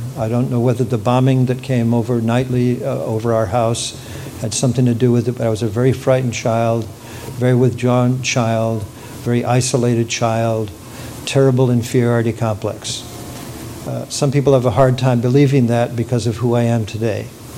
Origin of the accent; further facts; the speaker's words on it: England, United Kingdom; born there; I was born in England. Technically, we were members of the Church of England.